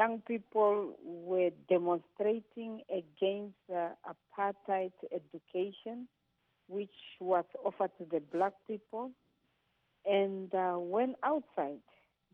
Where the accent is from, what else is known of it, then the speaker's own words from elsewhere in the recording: Namibia; Just said, where are you from? I said, I'm from Namibia.